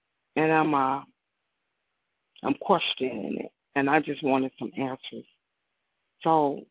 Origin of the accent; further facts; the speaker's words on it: Chicago, Illinois, United States; I'm from Chicago, Illinois.